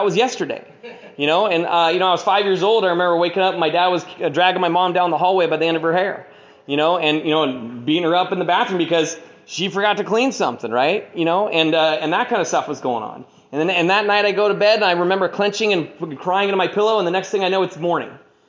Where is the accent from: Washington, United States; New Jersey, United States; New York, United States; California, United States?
Washington, United States; Redmond; born there; I was born in Redmond, Washington, and one of five boys in a big Irish Catholic family.